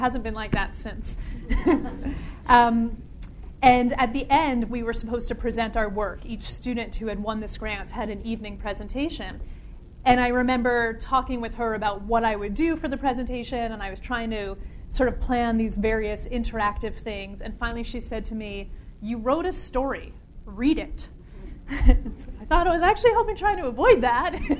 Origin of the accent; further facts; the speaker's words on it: Brooklyn, New York, United States; now in Canada; I grew up in Brooklyn. I now live in Western Canada. But I grew up in Brooklyn